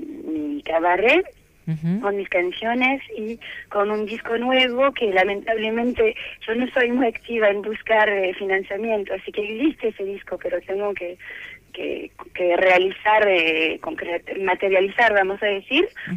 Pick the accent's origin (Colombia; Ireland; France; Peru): France; Spanish is a second language; now in Argentina; Entonces tenía como ya una interrogación acerca de quién era yo como francesa. Yo no me defino como francesa. Capaz ahora me defino como francesa por vivir en Argentina